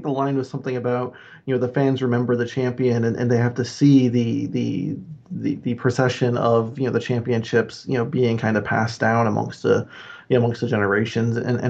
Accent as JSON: {"language": "English", "region": "Maine", "country": "United States", "said": "He's probably the most famous wrestler to ever come from my home state of Maine"}